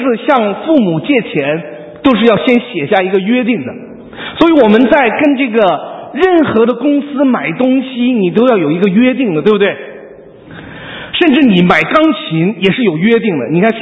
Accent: China; 对，我们中国人常常会这样。

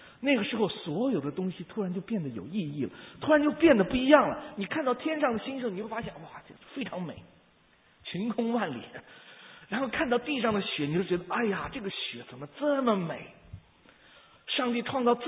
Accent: China; 所以对我们很多从大陆来的人

